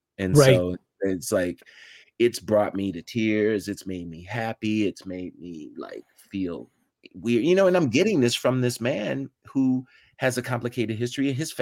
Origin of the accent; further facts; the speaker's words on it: St. Louis, Missouri, United States; also born or lived in Mason, Tennessee; I was whisked away to St. Louis, and I grew up in St. Louis. I was born in Mason, Tennessee, which is about 45 miles outside of Memphis.